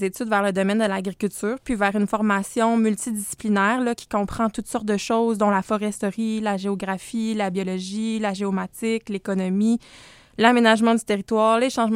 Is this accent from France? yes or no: no; Quebec, Canada; Moi, je suis une fille de région éloignée. Je viens de la Côte-Nord